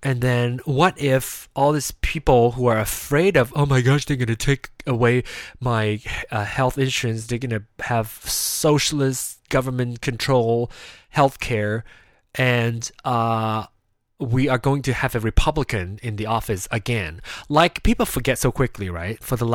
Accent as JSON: {"language": "English", "country": "Malaysia", "lives_now": "United States", "said": "I'm still a Malaysian citizen."}